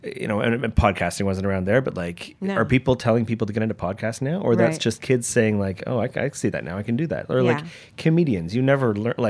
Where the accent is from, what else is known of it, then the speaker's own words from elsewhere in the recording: Toronto, Ontario, Canada; born there; I was born in Toronto and, great upbringing